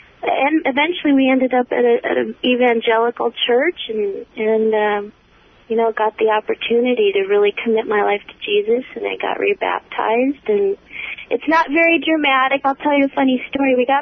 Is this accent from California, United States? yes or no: yes; California, United States; Connie was from California. I'm from California.